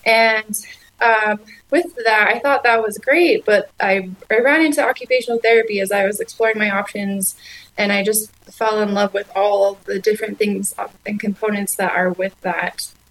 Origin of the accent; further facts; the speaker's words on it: Evanston, Wyoming, United States; So I'm originally from Evanston, Wyoming.